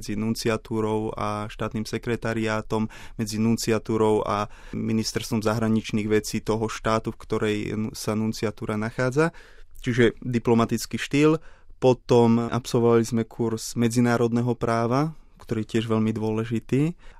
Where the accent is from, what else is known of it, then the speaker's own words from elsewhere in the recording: Nová Bystrica, Žilina Region, Slovakia; Pochádzam z Novej Bystrice, je to malá dedina na Kysuciach.